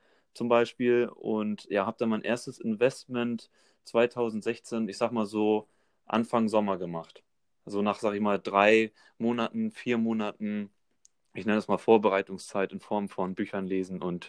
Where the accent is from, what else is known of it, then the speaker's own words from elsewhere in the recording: Lübeck, Schleswig-Holstein, Germany; ich komme halt aus Lübeck, das liegt in Schleswig-Holstein und ja, das ist. Keine Ahnung, die Ostsee ist halt direkt vor der Haustür und mein Zuhause geworden.